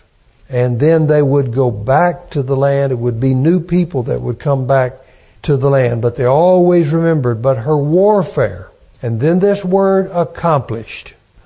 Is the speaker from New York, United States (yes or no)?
no; Knoxville, Tennessee, United States; So, somebody asked me what my hometown is, I'm going to say the Knoxville area. That's my hometown.